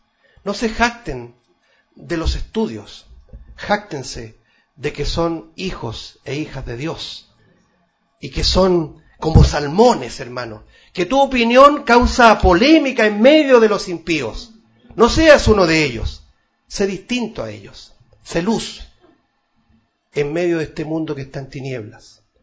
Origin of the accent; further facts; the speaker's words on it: Chile; lo vamos a decir como chilenos que somos